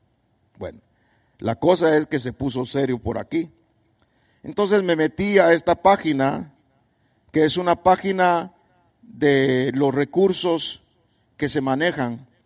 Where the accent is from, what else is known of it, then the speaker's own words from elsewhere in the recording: Guatemala; Mire cómo somos los chapines de chispudos, hermano.